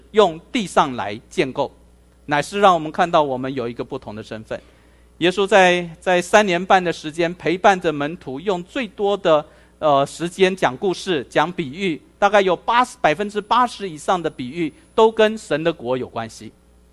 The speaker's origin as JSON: {"language": "Chinese", "country": "Taiwan", "tie": "born or raised there", "said": "我为什么我在台湾出生长大，为什么我不能承认我自己是台湾人？"}